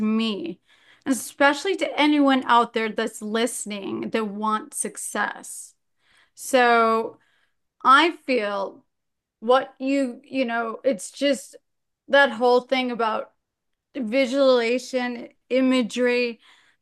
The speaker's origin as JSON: {"language": "English", "town": "Milwaukee", "region": "Wisconsin", "country": "United States", "said": "from Milwaukee, Wisconsin."}